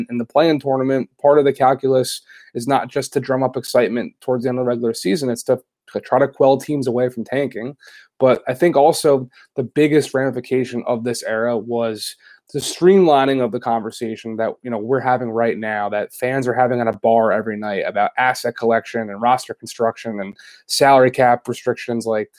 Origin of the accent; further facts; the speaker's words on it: Philadelphia, Pennsylvania, United States; But also, I'm from Philadelphia, and I was covering the Sixers for Liberty Ballers